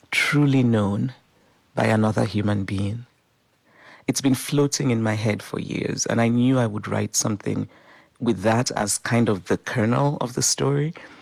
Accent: Nigeria; She's from Guinea, I'm Nigerian, she's Muslim, I'm Christian

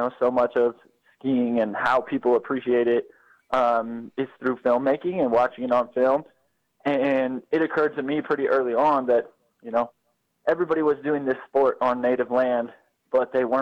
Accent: Colorado, United States; for me, I grew up in Colorado

